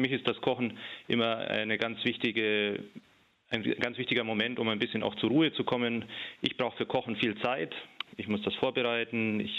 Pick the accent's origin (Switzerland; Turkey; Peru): Turkey; German is a second language; Wir sind ja aus der Türkei und leben in der Türkei